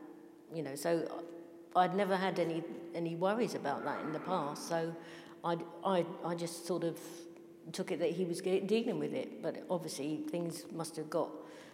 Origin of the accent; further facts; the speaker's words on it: West Norwood, London, United Kingdom; A friend of mine was a friend that I grew up with, where we were raised in West Norwood.